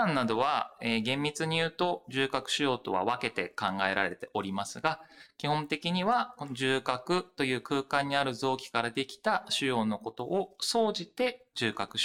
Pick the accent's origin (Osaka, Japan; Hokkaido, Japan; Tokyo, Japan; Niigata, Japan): Hokkaido, Japan; now in Iwate, Japan; 北海道になります。